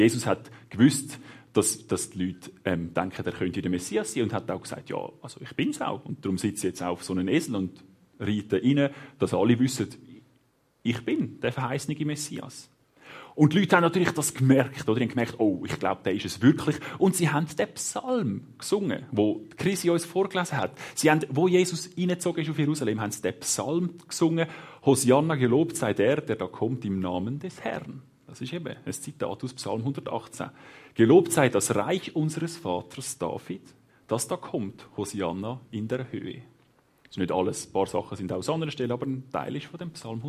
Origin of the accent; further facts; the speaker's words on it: Hinwil, Zurich, Switzerland; Ich bin in Hiwil aufgewachsen, in Werne zu Hause.